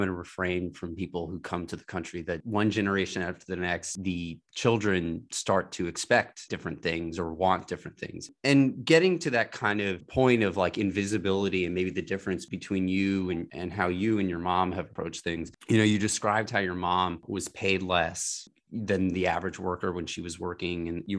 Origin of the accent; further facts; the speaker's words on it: New York, United States; I grew up in New York. I grew up in the East Village, and it can often make you feel tiny in the middle of so much.